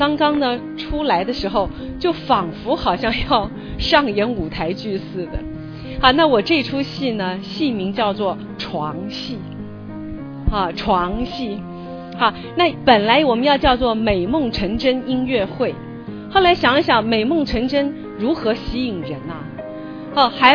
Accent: Taiwan; 那我是从台湾来的。

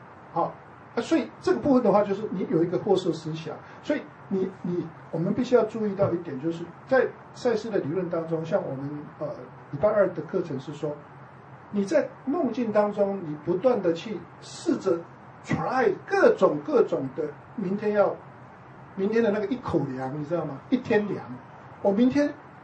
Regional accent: Taiwan

